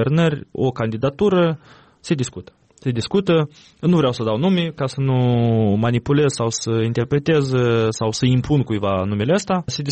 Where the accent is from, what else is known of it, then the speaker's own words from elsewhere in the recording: Cahul, Cahul District, Moldova; Pentru că dacă vorbim de orașul meu de Baștină, orașul Cahul, oamenii foarte mult s-au schimbat în 15 ani.